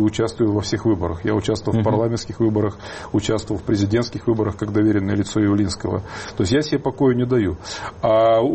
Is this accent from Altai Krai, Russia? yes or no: yes; Altai Krai, Russia; представился, что я вот такой-то, такой-то с Алтая